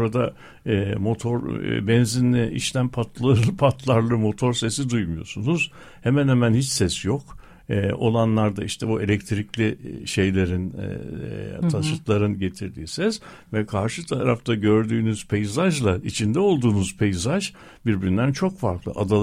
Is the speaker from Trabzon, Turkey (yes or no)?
no; Kadıköy, Istanbul, Turkey; Mesela ben bütün çocukluğumda şeydim yani Kadıköy'de büyüdüm.